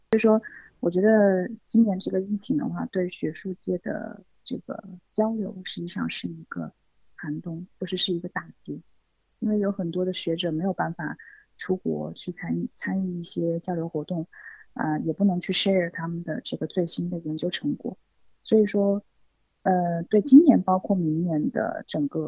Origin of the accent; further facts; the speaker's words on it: Wuhan, Hubei, China; now in Australia; 毕业之后就正好就有个机会，然后就回到了武汉，就是我的家乡，在武汉理工大学，现在是外国语学院，从事教职工作，现在呢又正好借机就是回到澳大利亚来